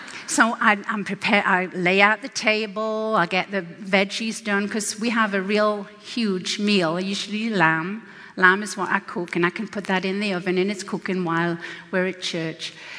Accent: England, United Kingdom; I grew up in England where we have kings and queens. I know all about that.

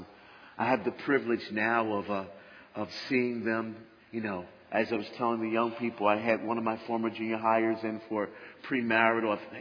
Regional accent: Philadelphia, Pennsylvania, United States; I'm Philadelphian, remember, and no matter how badly the 49ers might have been doing at that time

